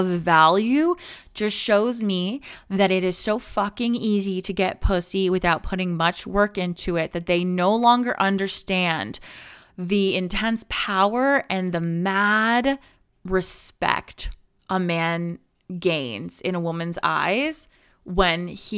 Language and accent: English; Canada; because I'm Canadian and we don't get access to creator funds.